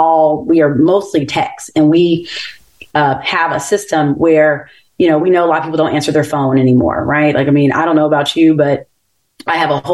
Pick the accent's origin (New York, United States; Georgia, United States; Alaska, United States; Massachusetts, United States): Georgia, United States; Atlanta; You know, I'm from Georgia. I'm raised in Atlanta, born and raised in Atlanta.